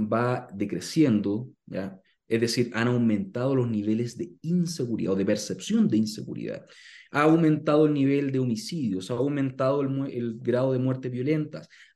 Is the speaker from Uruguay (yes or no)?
no; Chile; Eso nosotros como chilenos no lo conocíamos hace 10 años